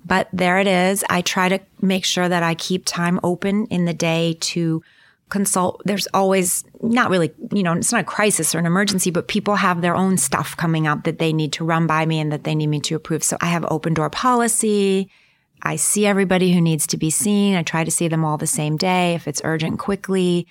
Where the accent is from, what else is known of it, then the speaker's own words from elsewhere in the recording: Michigan, United States; now in New York, United States; I grew up in Michigan. I was raised there. And I came here. It was the late 70s.